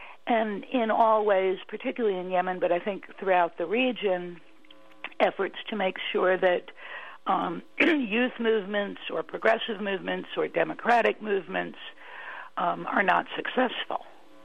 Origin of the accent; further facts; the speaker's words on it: United States; But as an American citizen, I am.